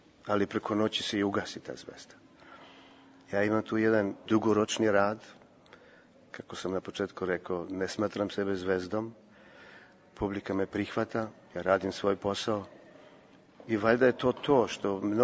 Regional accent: Serbia; now in Berlin, Germany; znam da je teško u ovo vreme biti Srbin u Berlinu, u Nemačkoj

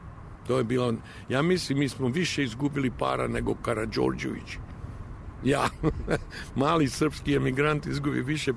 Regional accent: Serbia; ja sam zbilja sretan kao Srbin

